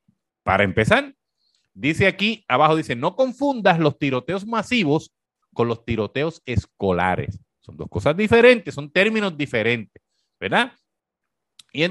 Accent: Corozal, Puerto Rico; los que somos de Corozal o de Naranjito recuerdan el jiki jiki y el ñaki ñaki

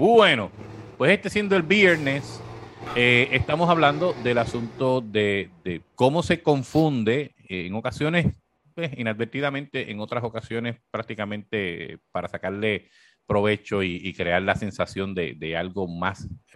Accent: Corozal, Puerto Rico; los que somos de Corozal o de Naranjito recuerdan el jiki jiki y el ñaki ñaki

